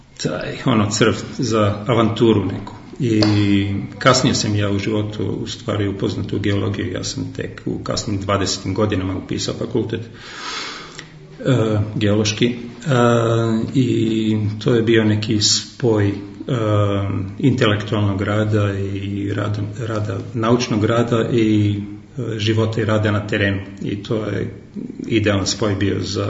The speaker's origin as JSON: {"language": "Serbian", "region": "Belgrade", "country": "Serbia", "tie": "born there", "moved": "yes", "said": "Da, rođen sam u Beogradu, ali da, teško mi je da kažem gdje mi je dom, pošto već 20 godina radim svuda po svijetu, tako da uglavnom tu gdje radim, tu mi je i dom. Posljednje dve godine to je Vareš."}